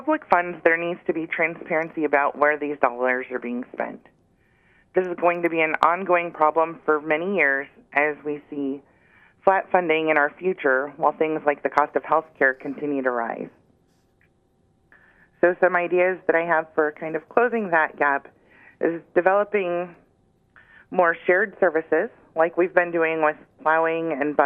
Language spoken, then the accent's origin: English; Alaska, United States; now in Anchorage, United States; I moved to Anchorage from Southeast Alaska in 1999, and with me I brought my values of education and community.